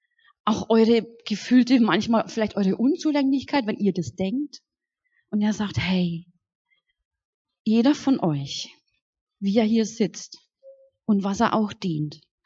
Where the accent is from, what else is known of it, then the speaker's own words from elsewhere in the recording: Lichtenfels, Bavaria, Germany; Ich komme aus Lichtenfels, aus der Gemeinde da.